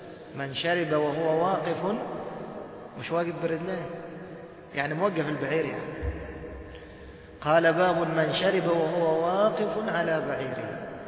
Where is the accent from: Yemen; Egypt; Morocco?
Egypt; مواصلات عامة مثلا في زحام خاصة عندنا في مصر، ما تمكنت من الجلوس وتريد أن تشرب